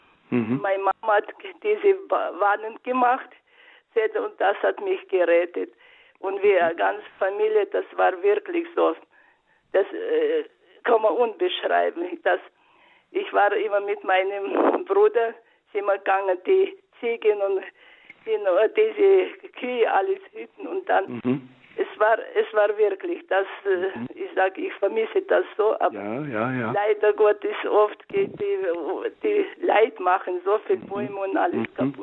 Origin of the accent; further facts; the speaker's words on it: Ural, Russia; now in Regensburg, Germany; Ja, ich bin aufgewachsen in Taiga. Das ist Nordural.